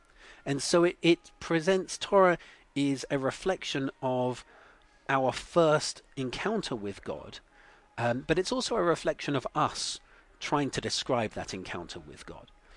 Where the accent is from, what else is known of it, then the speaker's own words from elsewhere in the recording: United Kingdom; because I'm British, we often have different words.